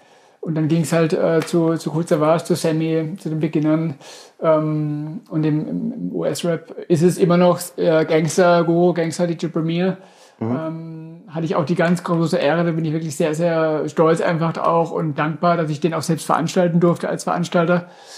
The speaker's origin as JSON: {"language": "German", "town": "Durmersheim", "region": "Baden-Württemberg", "country": "Germany", "tie": "born there", "said": "ich bin ja aus Domersheim gebürtig, vor Ort von Karlsruhe"}